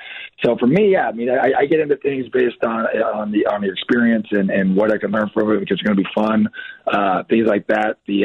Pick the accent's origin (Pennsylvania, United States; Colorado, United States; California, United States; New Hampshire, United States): California, United States; Santa Clara; It was back in my hometown of Santa Clara, you know, Santa Clara County